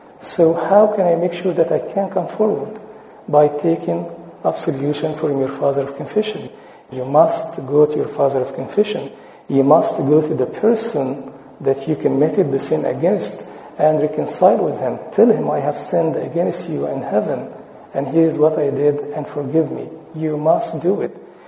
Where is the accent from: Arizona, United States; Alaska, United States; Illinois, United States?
Illinois, United States; Chicago; You know that many years ago, Al Capone virtually owned Chicago. We all know since we are from Chicago.